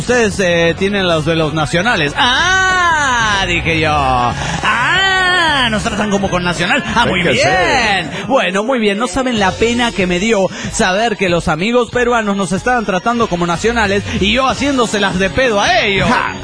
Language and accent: Spanish; Santa Fe, Argentina; de Santa Fe, Argentina.